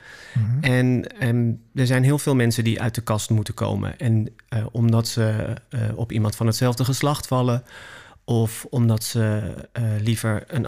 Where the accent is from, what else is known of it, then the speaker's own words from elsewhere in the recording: North Brabant, Netherlands; Ik ben opgegroeid in Brabant.